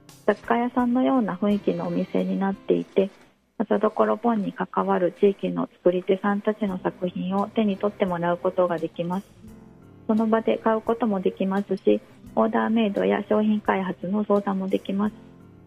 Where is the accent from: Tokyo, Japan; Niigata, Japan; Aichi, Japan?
Aichi, Japan; Nagoya; now in Kyoto, Japan; 私の出身は名古屋で、京都へは移住してきたんですけど、